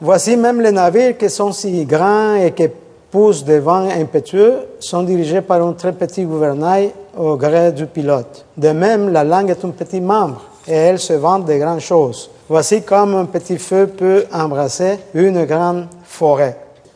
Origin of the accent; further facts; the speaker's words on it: El Salvador; French is a second language; Je parle de l'Amérique latine parce que je suis latino-américain. Regardez, l'Amérique centrale est tellement petite. Et mon pays d'origine, c'est le plus petit pays d'Amérique.